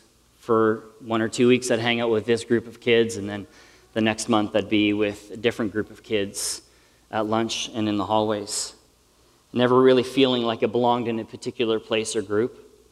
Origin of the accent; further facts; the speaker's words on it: Australia; accent: Australian; Although when I got to high school, I actually learned to begin to appreciate my Australian accent because I realized that the ladies had a thing for Aussie accents